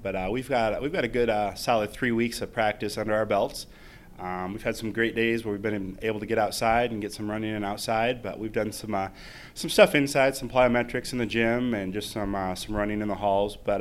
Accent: Iowa, United States; I'm originally from Northwest Iowa.

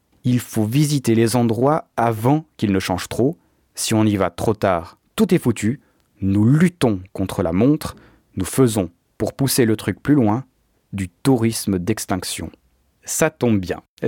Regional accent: Switzerland; Vu que je suis suisse, donc capitaliste évidemment, de droite

